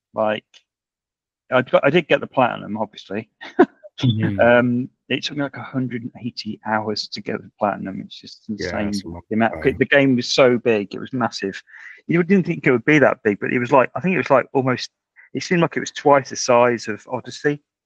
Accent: United Kingdom; Yeah, well, as a British, we like to talk about the weather.

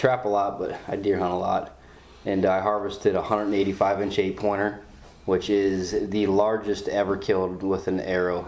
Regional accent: Ohio, United States; from Northeast Ohio

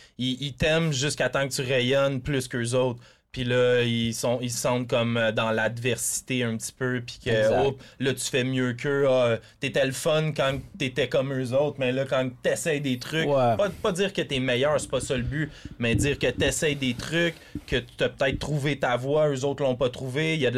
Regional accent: Quebec, Canada; on a comme perdu un petit peu notre sens de se valoriser en tant que Québécois

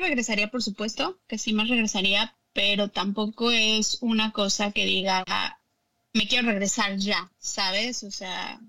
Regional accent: Puebla, Mexico; now in United States; Yo soy de Puebla, México. Soy poblana.

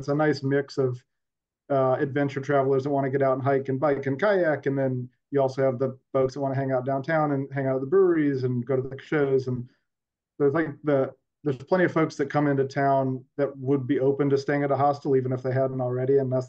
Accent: Atlanta, Georgia, United States; now in Asheville, United States; I'm not. I grew up outside of Atlanta. So I spent the majority of my time in suburban Atlanta and then moved up here in the end of 2018.

